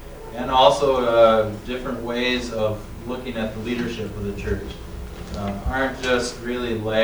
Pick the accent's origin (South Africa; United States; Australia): United States; Fargo, North Dakota; I'm from Fargo, North Dakota, and a pastor there.